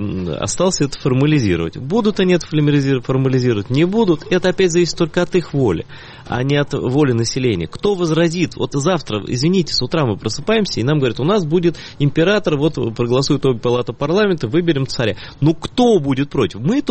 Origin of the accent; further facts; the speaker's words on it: Crimea, Ukraine; Вот я все время говорю, и мне все думаю, господи, а вот я крымский татарин, а какой я ислам всю жизнь видел?